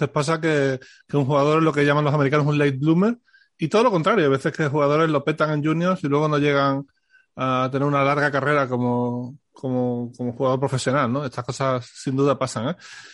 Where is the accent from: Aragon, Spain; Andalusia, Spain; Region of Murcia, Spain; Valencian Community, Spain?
Andalusia, Spain; Seville; Los dos somos sevillanos, sí.